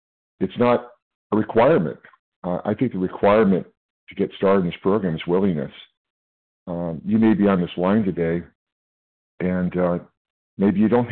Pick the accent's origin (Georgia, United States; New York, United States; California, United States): California, United States; I'm from California.